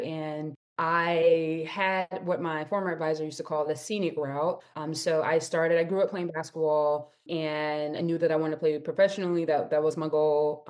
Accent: Mississippi, United States; because I was away from Mississippi, like 9 hours away from home.

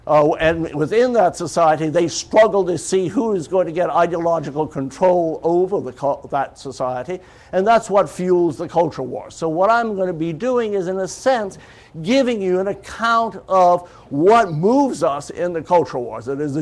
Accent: Texas, United States; accent: Texan; English is a second language; English is not my first language, as probably you could hear, and it isn't really, I guess, my second language, being my the English I speak being Texan.

